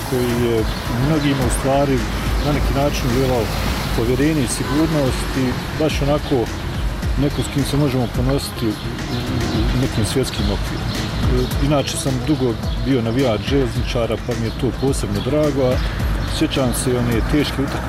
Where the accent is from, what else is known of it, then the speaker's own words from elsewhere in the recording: Bosnia & Herzegovina; biti ponosan kao Bosanac, Hercegovac